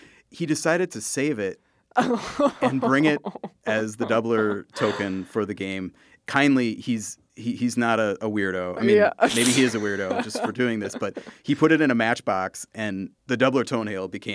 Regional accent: Green Bay, Wisconsin, United States; I'm from the Green Bay area, and that was Jack of Diamonds country, where your partner is determined by whoever gets a certain card.

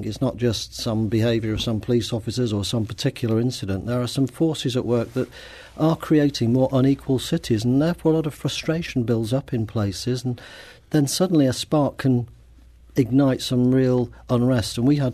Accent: Bristol, South West England, United Kingdom; I come from Bristol in the southwest of England. That's about 2 hours west of London.

